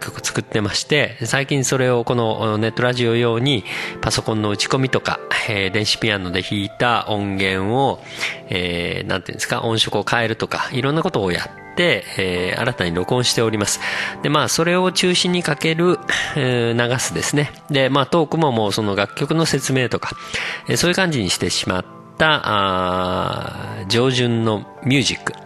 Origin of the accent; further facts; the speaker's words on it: Okayama, Japan; この O は地元岡山の方はわかるかもしれませんが